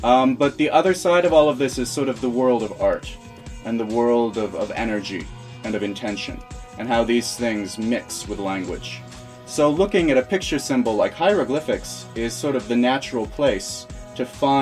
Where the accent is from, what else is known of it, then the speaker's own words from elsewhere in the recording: United States; I come from America originally. I studied linguistics in Scotland.